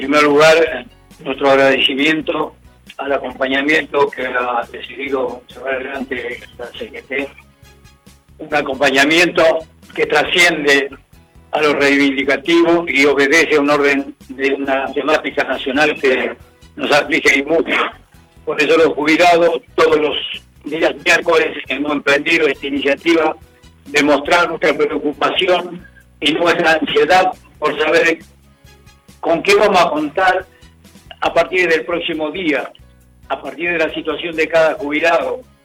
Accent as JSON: {"language": "Spanish", "country": "Argentina", "said": "que cambiemos de rumbo, que somos argentinos y también luchamos por nuestra sob"}